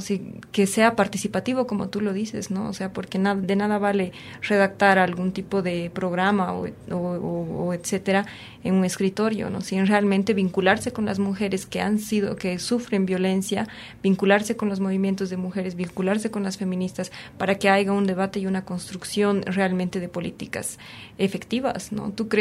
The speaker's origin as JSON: {"language": "Spanish", "country": "Ecuador", "said": "que tenemos que tomar como sociedad, como los ecuatorianos, como sociedad en general"}